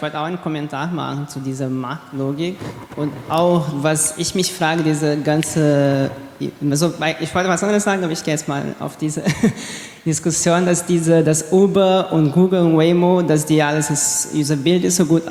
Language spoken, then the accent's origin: German; Brazil; ich komme aus Brasilien und da haben wir sehr gut gesehen